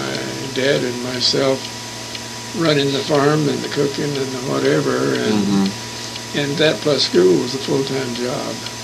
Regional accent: New Edinburgh, Arkansas, United States; New Edinburgh, Arkansas. Okay. I was raised in Arkansas.

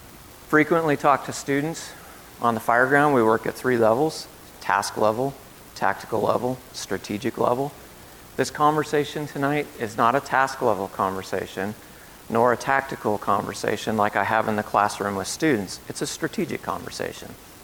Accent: Ireland; as I said, I'm Irish, I could go an hour and a half.

